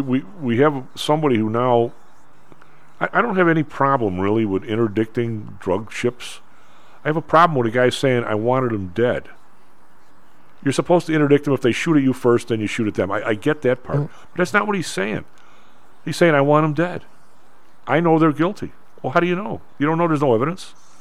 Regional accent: United States; which you guys do, and I do too because I'm an American

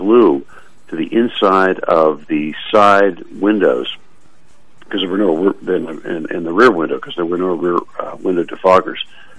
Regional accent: Winnipeg, Manitoba, Canada; I grew up in Winnipeg, and we saw temperatures like this routinely in Winnipeg in the 60s.

